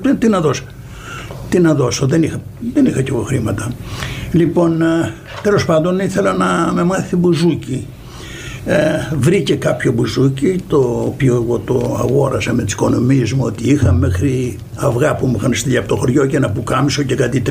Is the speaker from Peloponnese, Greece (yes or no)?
yes; Kalamata, Peloponnese, Greece; Είμαι ή δεν είμαι από τα Άγια Χώματα.